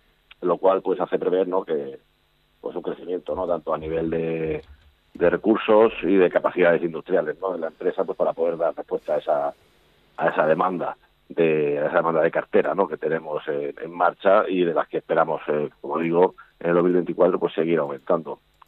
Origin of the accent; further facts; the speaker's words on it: Cartagena, Region of Murcia, Spain; especialmente como cartagenero y como persona de la región y como persona española